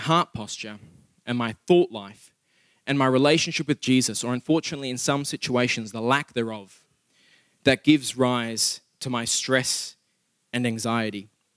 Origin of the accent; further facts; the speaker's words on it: South Africa; English is a second language; I am South African and I'm an Afrikaans, South African at that. I can a bit Afrikaans praat